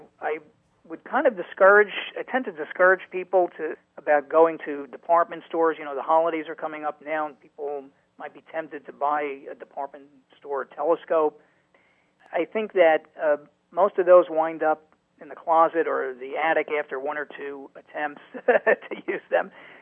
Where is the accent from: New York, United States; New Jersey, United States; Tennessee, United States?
New York, United States; New York City; now in Connecticut, United States; I'd been interested in astronomy since I was very young, but I grew up in New York City, so my interest was really stayed within the books and the planetarium experience.